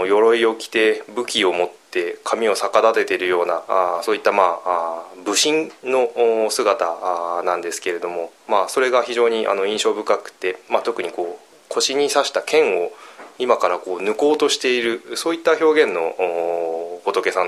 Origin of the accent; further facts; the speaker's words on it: Kanto, Japan; 私は関東の出身なんですけれども、